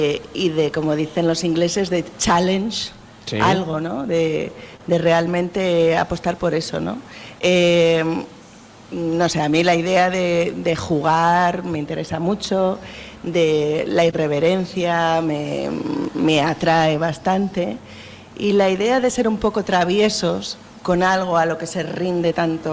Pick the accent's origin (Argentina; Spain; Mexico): Spain; Asturias; Somos de Asturias, no estamos tan acostumbrados a este calor